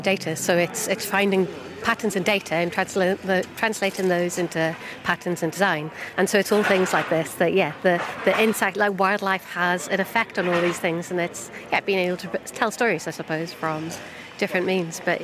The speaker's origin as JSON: {"language": "English", "town": "Edinburgh", "region": "Scotland", "country": "United Kingdom", "said": "I'm from Edinburgh."}